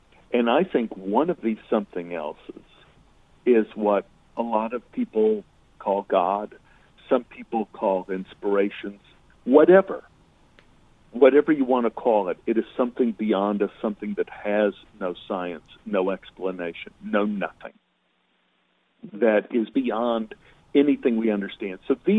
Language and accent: English; Texas, United States; And I'm so happy I grew up in Texas